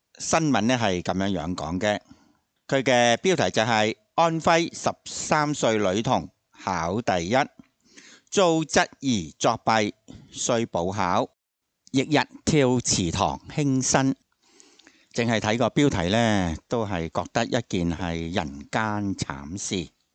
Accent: Hong Kong; 哇！我哋香港人真系好难去想象到

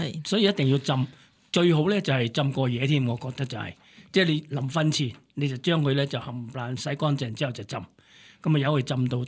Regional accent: China; 尤其是我哋中國人咧，我哋中國人咧就最中意飲湯水

